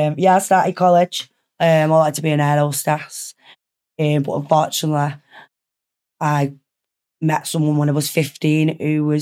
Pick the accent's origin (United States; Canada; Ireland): Ireland; Dublin, Leinster; moved away; also born or lived in Manchester; From Dublin. I was born in Dunleary in Dublin, May. Obviously in Ireland.